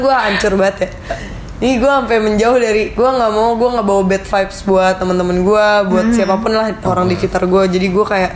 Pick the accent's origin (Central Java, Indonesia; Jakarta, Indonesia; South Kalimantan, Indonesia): Jakarta, Indonesia; kita kan anak Romangun ya, pasti kita tuh besarnya di Lawangmangun tapi mainnya ke rumah Pondok Kopi.